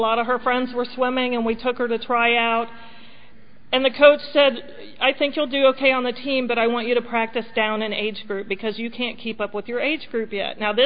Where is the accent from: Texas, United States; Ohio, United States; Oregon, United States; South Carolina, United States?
Ohio, United States; Oxford; also born or lived in California; As Tina mentioned, I grew up in Oxford, Ohio. Growing up in Ohio was my first resentment. I was born in California, and I found out by about first grade that I'd been born in California and was now in Ohio, and I didn't want to be from Ohio.